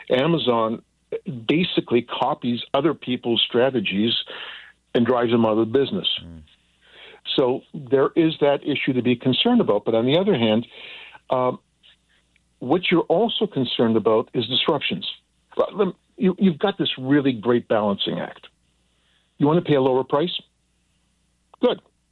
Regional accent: Canada; I'm a dual citizen. I'm originally from Canada. I'm an American. I'm what we call a Canucian.

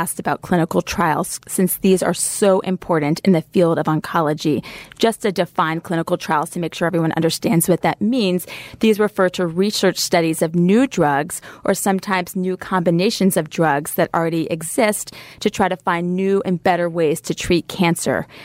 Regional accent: Savannah, Georgia, United States; So I grew up in Savannah, Georgia, and my father is an internist.

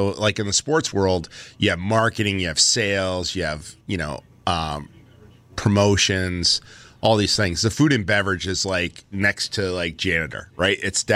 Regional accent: New Hampshire, United States; I grew up in New Hampshire.

